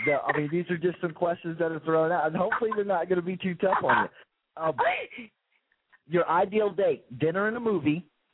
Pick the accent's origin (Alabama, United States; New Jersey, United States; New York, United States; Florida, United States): Florida, United States; Being a Florida guy, and I grew up around the Tampa Bay.